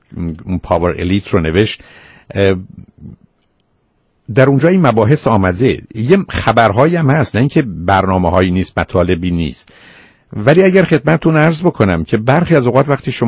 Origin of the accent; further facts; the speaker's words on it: Iran; born there; کل ماهایی که در امریکا هستیم که تولدمون در ایران بوده